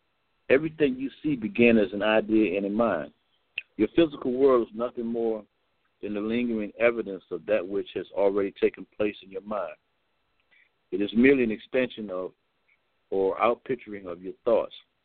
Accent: Baltimore, Maryland, United States; It's like right now in my hometown of Baltimore, where they started a thing this weekend.

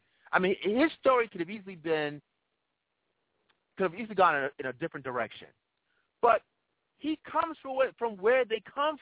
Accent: New York, United States; As a New Yorker, Barack Obama and Romney, they really weren't coming here.

